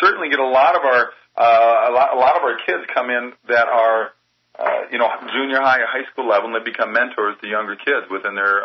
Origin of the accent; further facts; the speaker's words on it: Minnesota, United States; now in Los Angeles, United States; When I moved out here from Minnesota, my small little town in Minnesota, out to L.A., I was overwhelmed with this city.